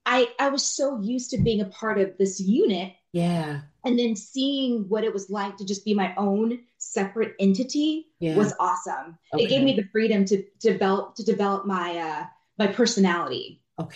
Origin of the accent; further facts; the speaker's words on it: Albany, Georgia, United States; born there; also born or lived in Germany; I was born in Georgia, in Albany